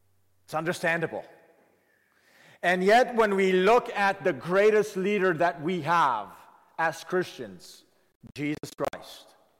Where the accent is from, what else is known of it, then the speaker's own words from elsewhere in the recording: United States; as much as that is true for us as an American people